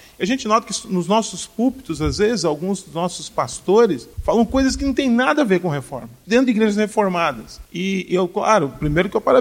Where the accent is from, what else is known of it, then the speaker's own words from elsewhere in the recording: Joinville, Santa Catarina, Brazil; Boa tarde. Eu sou aqui de Joinville.